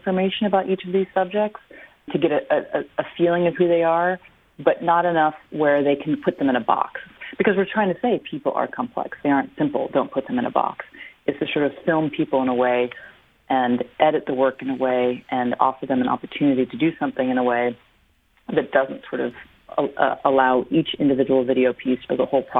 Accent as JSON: {"language": "English", "country": "United States", "also_born_or_lived": "Ethiopia"}